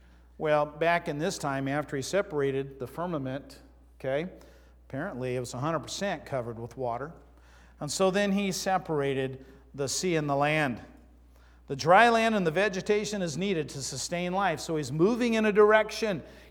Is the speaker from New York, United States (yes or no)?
no; Arizona, United States; I'm from Arizona.